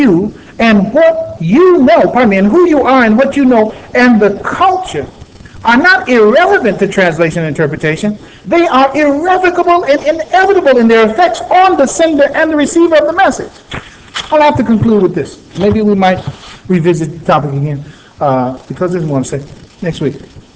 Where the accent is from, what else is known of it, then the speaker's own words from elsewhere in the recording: United States; I'm an American. And I got a right to criticize my country, my government.